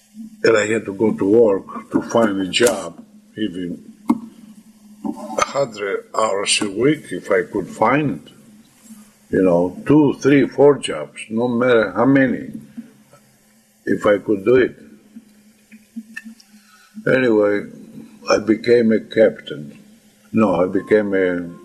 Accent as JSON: {"language": "English", "country": "Greece", "second_language": "English", "moved": "as an adult", "said": "another thing happens to me the first day when I came from Greece, because I was hurt that time. I was 32 years old when I came. And, new country, I have to stay here, to live here, and I'm so helpless."}